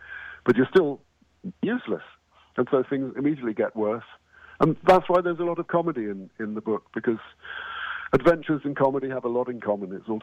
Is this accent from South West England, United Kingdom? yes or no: yes; South West England, United Kingdom; also born or lived in London; now in California, United States; I'm originally from England, the west of England. I was born in London. I now live in California. And I love it here. I'm an American citizen. I just kept the accent.